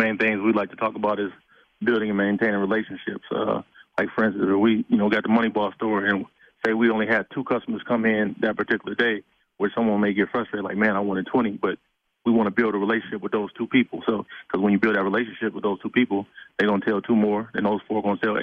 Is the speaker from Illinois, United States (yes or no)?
no; Lansing, Michigan, United States; I was born in Detroit, but raised in Lansing. We moved here to Lansing when I was 2 years old, so I'm from Lansing.